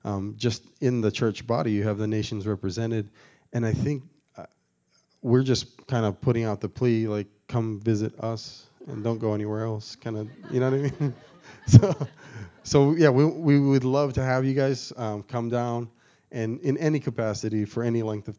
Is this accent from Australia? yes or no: yes; Australia; now in Mazatlan, Mexico; for me, I came over from Australia with our base directors to start the base in Mazatlan.